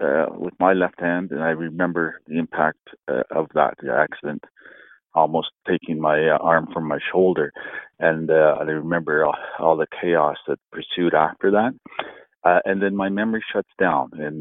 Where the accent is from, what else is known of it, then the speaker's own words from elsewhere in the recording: Ontario, Canada; born there; The Saugeen First Nation in Ontario is where I was born in June of 1955.